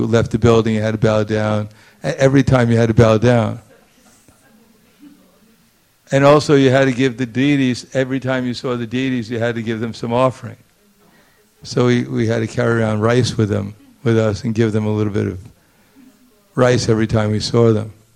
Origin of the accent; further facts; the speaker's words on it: Brooklyn, New York, United States; I came from Brooklyn and you didn't bow down to anyone.